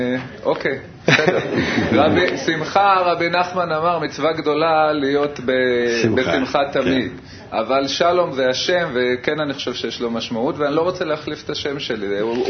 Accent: Givat Shmuel, Central District, Israel; אני מגבעת שמואל.

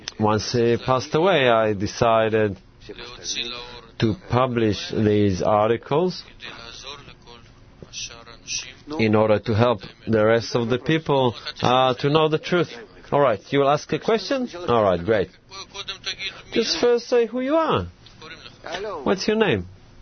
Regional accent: Moscow, Russia; from Moscow.

